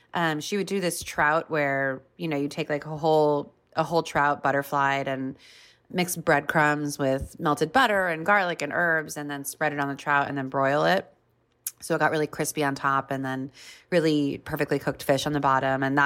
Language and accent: English; Los Angeles, California, United States; I grew up in California, in Los Angeles, and it was, you know, a lot of salmon and brown rice and asparagus and things like that, which I feel like are very Californian, stereotypically.